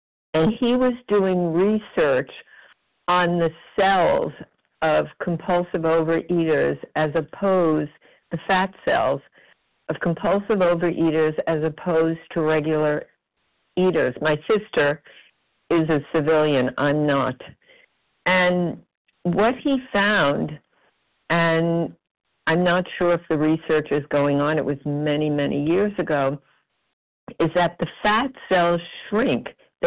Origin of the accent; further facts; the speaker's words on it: New York City, New York, United States; I'm from New York City